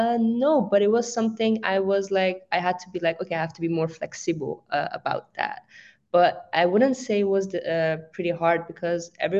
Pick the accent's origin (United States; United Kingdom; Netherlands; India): Netherlands; now in Dubai, United Arab Emirates; I'm 23. I recently actually moved to Dubai to join SAE. I come from the Netherlands